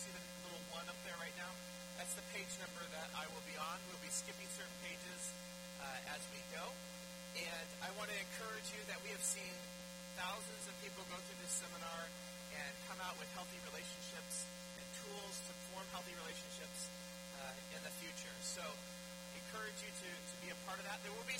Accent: Pacific Northwest, United States; We come from the Pacific Northwest.

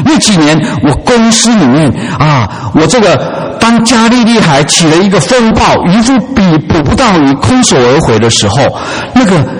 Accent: Taiwan; 我从台湾来的

